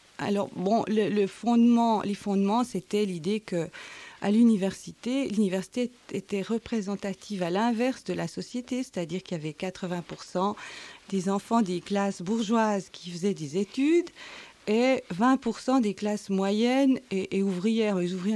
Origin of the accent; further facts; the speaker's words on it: La Chaux-de-Fonds, Neuchâtel, Switzerland; moved away as an adult; now in Geneva, Switzerland; Moi je suis arrivée à Genève de la Chaux-de-Fonds pour faire mes études.